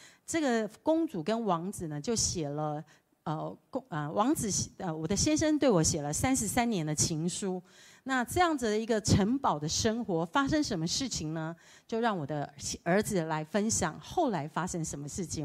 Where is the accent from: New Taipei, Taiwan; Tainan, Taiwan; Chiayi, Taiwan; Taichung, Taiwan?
Tainan, Taiwan; Yongkang; 所以我在台南永康长大。